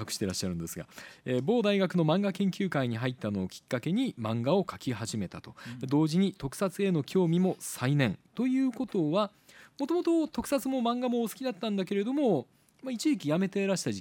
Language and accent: Japanese; Nagasaki, Japan; moved away as an adult; 私もね東京の大学に行ってあだ名がちゃんぽんですよ、いきなり長崎出身だから